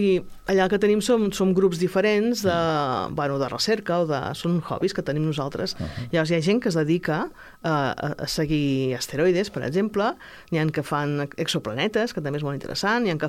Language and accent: Catalan; Sabadell, Catalonia, Spain; born there; Jo visc a castellà, però jo vaig néixer a Sabadell.